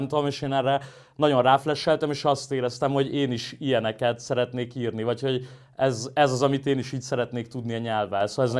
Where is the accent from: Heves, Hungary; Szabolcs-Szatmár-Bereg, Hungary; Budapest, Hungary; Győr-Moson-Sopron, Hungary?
Budapest, Hungary; Óbuda; én alapvetően értelmiségi szülők gyereke vagyok, én Óbudán nőttem föl